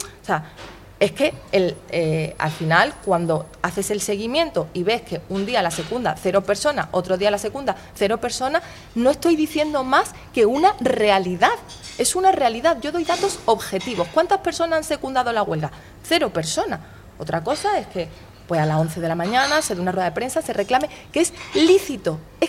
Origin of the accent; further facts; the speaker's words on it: Melilla, Spain; Antes de delegada del gobierno soy ciudadana melillense y lo he sido siempre.